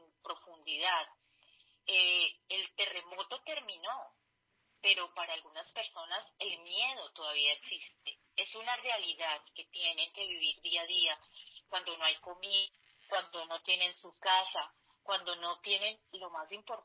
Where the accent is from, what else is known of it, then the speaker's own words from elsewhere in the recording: Colombia; en este caso en nuestro país, las tres somos colombianas